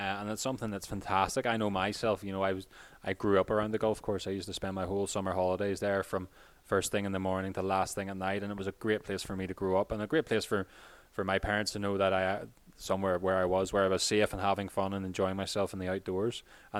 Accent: Carrickfergus, Northern Ireland, United Kingdom; I live in Carrickfergus, which is just north of Belfast and about 40 minutes from Gallagher here. So I grew up obviously in Carrickfergus playing a lot of golf, junior golf, and I went to college locally, the Ulster University

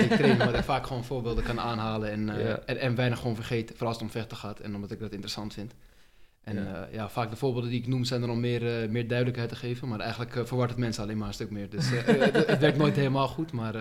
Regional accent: Netherlands; ben ik gewoon Nederlands, maar ik word ook in Leiden en in overal zeggen ze altijd, jij bent geen Nederlander, je bent een Pool, je bent een Oostblokker, een ding, omdat ik Nederlander ben met bruine ogen.

